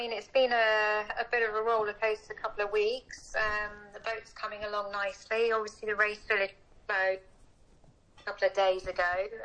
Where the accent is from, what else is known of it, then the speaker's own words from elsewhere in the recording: East of England, United Kingdom; I grew up in Cambridgeshire, you know, I didn't have access to sailing clubs or any sort of access to the coast or anything like that.